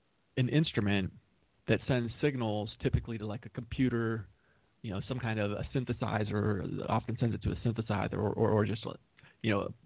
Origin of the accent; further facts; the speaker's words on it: Ohio, United States; And, you know, I grew up in Ohio, so this was Toledo, Ohio.